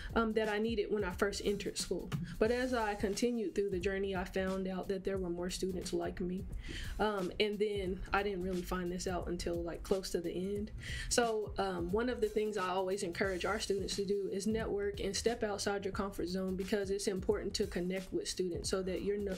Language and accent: English; Muskogee, Oklahoma, United States; So I am from Muskogee, Oklahoma, and I am a first-generation student